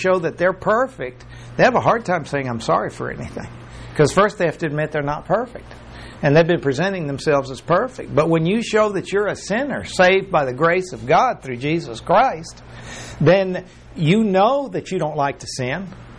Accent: Mexico; I was raised in Mexico, in old Mexico, which is a beautiful country.

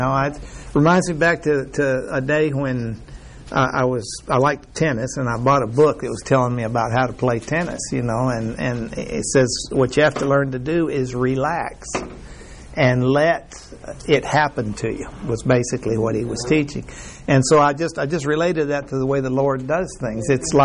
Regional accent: Mexico; I was raised in Mexico, and at least there are tall Mexican people, but at least in the majority of them, at least in this area I was raised in, were short

